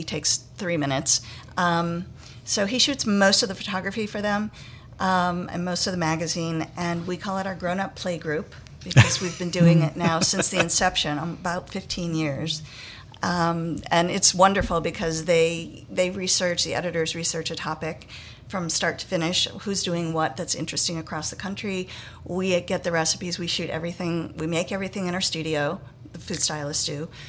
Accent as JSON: {"language": "English", "town": "Southfield", "region": "Michigan", "country": "United States", "tie": "born or raised there", "also_born_or_lived": "Ann Arbor", "said": "I grew up outside of Detroit in Southfield, Michigan. Went to Michigan State University and University of Michigan, so rivals."}